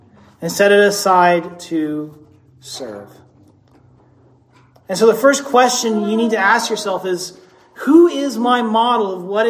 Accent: Texas, United States; You know, I grew up in Deep East Texas and, you know, great Confederate country.

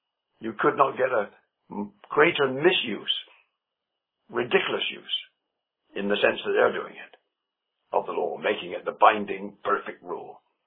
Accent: England, United Kingdom; I'm an Englishman, as you can tell.

